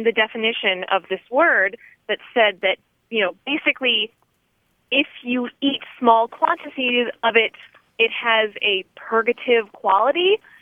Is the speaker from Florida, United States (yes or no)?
yes; Tallahassee, Florida, United States; I'm from Tallahassee, Florida, and I have a question about the slang to Ralph.